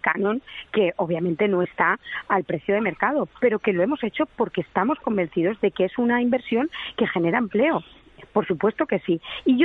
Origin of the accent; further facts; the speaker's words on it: Valencian Community, Spain; me siento muy orgullosa y muy agradecida como valenciana también